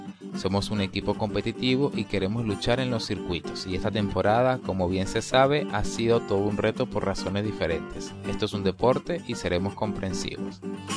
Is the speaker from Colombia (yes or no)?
no; Spain; Para bien o para mal, soy español y obviamente mis simpatías van hacia el asturiano.